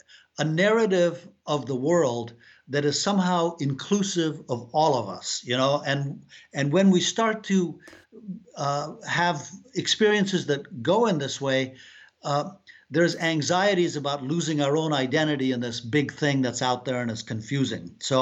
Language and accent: English; Afghanistan; Yes, I'm from Afghanistan. And, you know, I'm from Afghanistan, but I have a particular perch on that fact, because my mother was the first American woman to marry an Afghan and live in Afghanistan